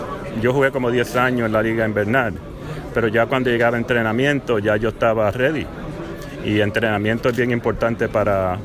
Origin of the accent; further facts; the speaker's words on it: Puerto Rico; Como puertorriqueño, es un gran orgullo